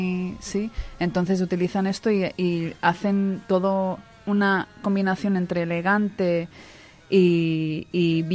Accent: United States; como los americanos somos muy de superarnos los unos a los otros

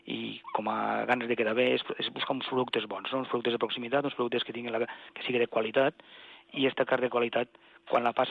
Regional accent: Catalonia, Spain; perquè som catalans, davant de tot.

